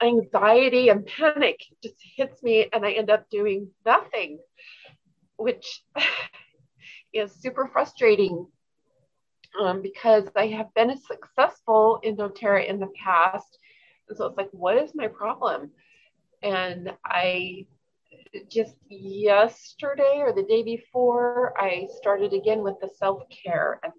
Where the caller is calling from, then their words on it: Saratoga Springs, Utah, United States; I'm actually in Utah, down in Saratoga Springs.